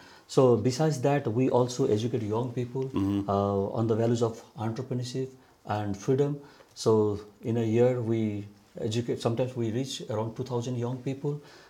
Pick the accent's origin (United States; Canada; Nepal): Nepal; Eastern Nepal; I'm from Nepal. So I am from the eastern part of Nepal, quite close to India border.